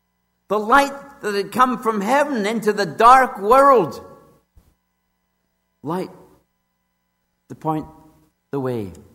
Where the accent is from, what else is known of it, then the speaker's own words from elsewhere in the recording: Scotland, United Kingdom; born there; I was born in Southern Scotland.